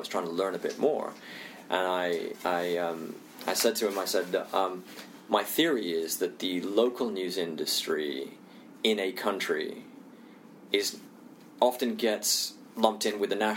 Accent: India; also born or lived in Indonesia; I'm Indian, I also grew up in Indonesia

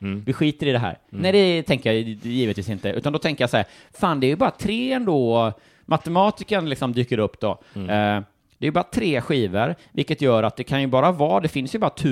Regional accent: Småland, Sweden; jag är från Småland ändå.

